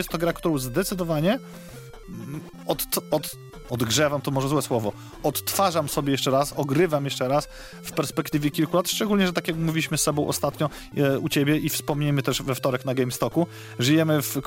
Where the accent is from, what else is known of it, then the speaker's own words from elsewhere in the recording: Białystok, Podlaskie Voivodeship, Poland; szczególnie tutaj u nas w Białymstoku